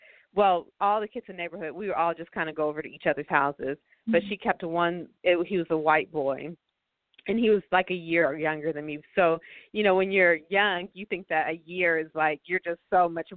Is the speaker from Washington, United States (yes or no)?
no; Nashville, Tennessee, United States; growing up, especially here in Nashville, I'm from Nashville, Tennessee